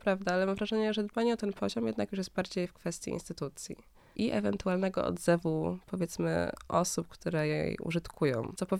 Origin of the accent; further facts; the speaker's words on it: Berlin, Germany; ja się wychowałam w Niemczech, w Berlinie.